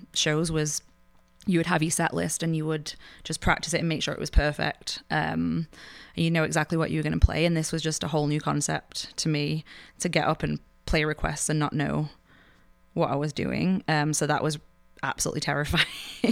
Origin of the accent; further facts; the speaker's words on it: England, United Kingdom; So I'm from England, obviously.